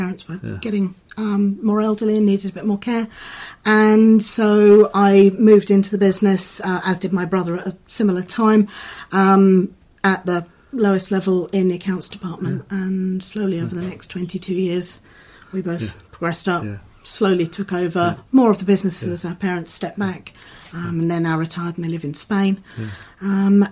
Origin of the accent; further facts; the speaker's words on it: Lydd, South East England, United Kingdom; I'm from Kent originally. I grew up in a little town called Lydd, which is about 45 minutes from here, and went to a local school